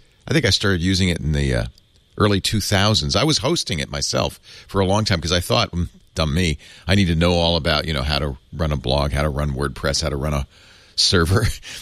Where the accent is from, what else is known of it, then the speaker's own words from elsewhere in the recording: Providence, Rhode Island, United States; Another commonality, I grew up in Providence, Rhode Island.